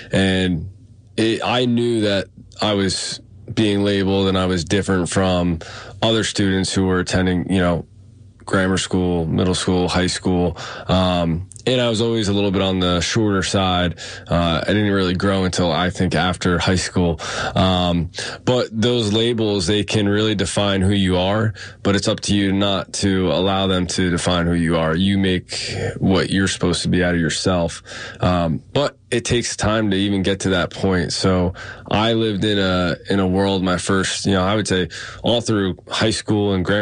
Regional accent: Roxbury, New Jersey, United States; I'm originally from Roxbury, New Jersey, right here in Morris County. And I grew up my entire life in Roxbury.

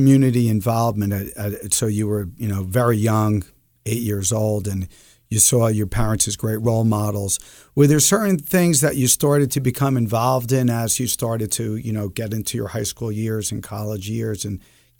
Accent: Springfield, New Jersey, United States; You know, I was blessed as a young kid. I grew up in Springfield, New Jersey, and I had great coaches.

